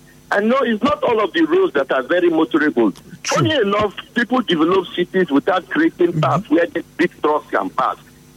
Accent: Port Harcourt, Rivers, Nigeria; I grew up in Port Harcourt. I was born and bred here.

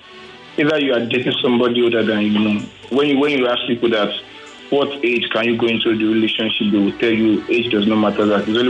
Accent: Ado, Ogun, Nigeria; Ogun State, around that Ado Ogun State.

